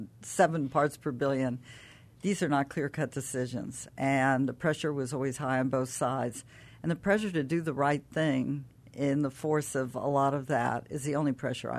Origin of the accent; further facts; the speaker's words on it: California, United States; I came from California originally. I love Florida.